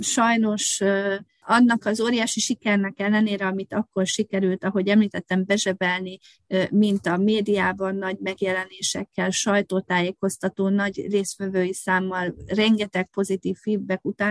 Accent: Győr, Győr-Moson-Sopron, Hungary; Én győri lány vagyok, úgyhogy ugye a vizek városában számunkra nagy jelentőséggel rendelkezik.

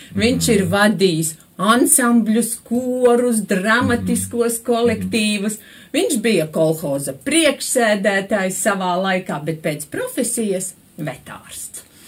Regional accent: Aknīste, Selonia, Latvia; es nāku no Sēlijas novada.

